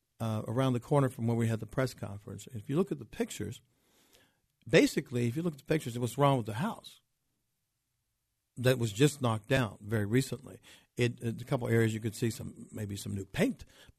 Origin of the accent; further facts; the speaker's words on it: Pittsburgh, Pennsylvania, United States; I grew up in the Hill District as a kid. I'm 68 years old, so we're going back quite a while.